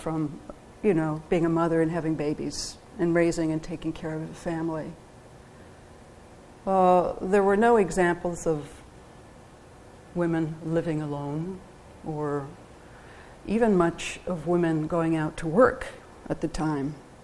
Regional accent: Ireland; growing up in Ireland, you know, where higher education was not a priority for the women in the family

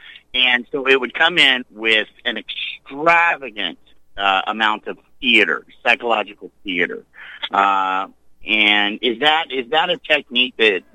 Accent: San Diego, California, United States; I'm from San Diego originally, and San Diego back in the day was known for primary control of certain narcotics.

